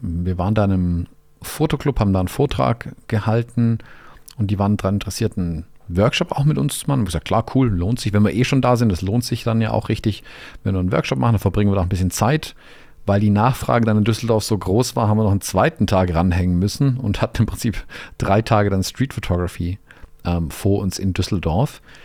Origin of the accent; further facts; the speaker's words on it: United States; das sage ich jetzt als Amerikaner